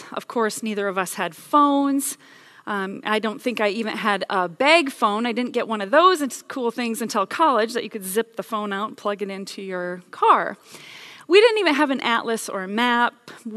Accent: Buffalo Center, Iowa, United States; we left from her hometown is Titonka, my hometown is Buffalo Center, so we left and we took off.

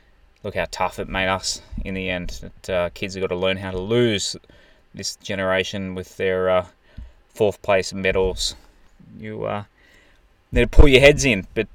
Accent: New South Wales, Australia; But I grew up on the Central Coast and we all had our teams.

